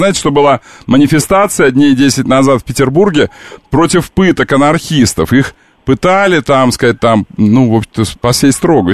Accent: Kadiivka, Luhansk Oblast, Ukraine; Вы знаете, что я из Кадивки?

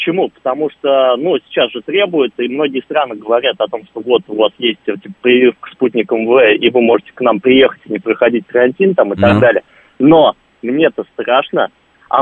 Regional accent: Moscow, Russia; сам я москвич

